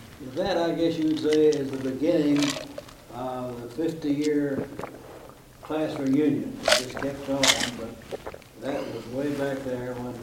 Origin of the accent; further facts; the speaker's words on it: Marmaduke, Arkansas, United States; had preached at Marmaduke, my hometown, Marmaduke, Arkansas.